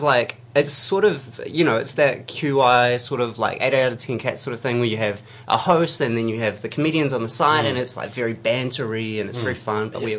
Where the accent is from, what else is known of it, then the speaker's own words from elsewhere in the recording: Lower Hutt, Wellington, New Zealand; I'm from Lower Hutt.